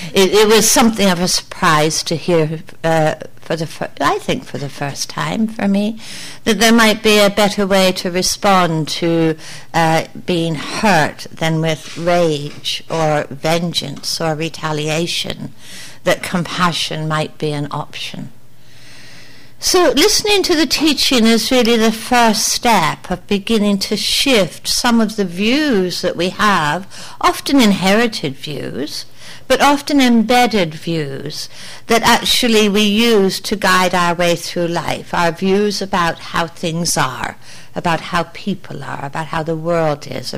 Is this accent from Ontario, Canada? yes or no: yes; Ontario, Canada; You know, and I spent quite a few years growing up in Northern Ontario.